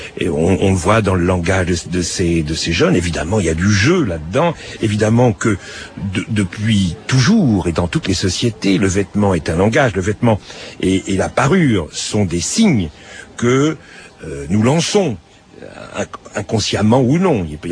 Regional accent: France

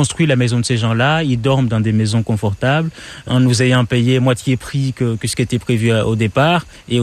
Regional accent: Grande Comore, Comoros; now in Mayotte; Je suis de la Grande

